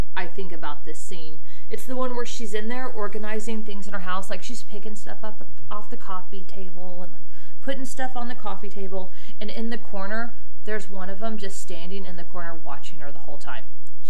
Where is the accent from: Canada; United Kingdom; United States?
United States; Texas; accent: Texas; There's my Texas accent.